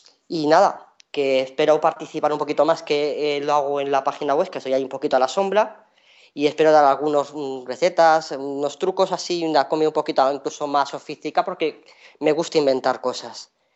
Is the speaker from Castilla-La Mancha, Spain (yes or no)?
yes; Ciudad Real, Castilla-La Mancha, Spain; now in Madrid, Spain; soy de Ciudad Real, aunque vivo en Madrid.